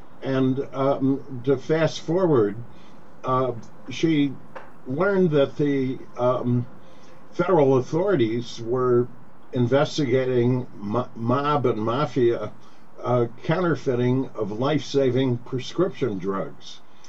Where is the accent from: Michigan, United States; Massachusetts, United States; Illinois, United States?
Illinois, United States; Oak Lawn; now in New York, United States; Well, she started as a housewife in Oak Lawn, Illinois, right?